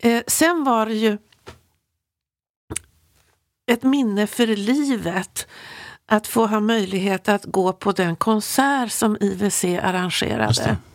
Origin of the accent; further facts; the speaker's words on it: Sweden; som svensk